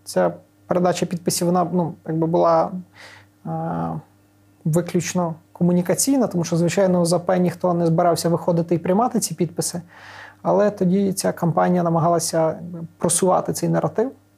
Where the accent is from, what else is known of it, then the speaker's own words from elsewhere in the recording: Ternopil, Ternopil Oblast, Ukraine; moved away as an adult; Я з Тернополя, я там народився, там виховувався, ріс, навчався і згодом поїхав.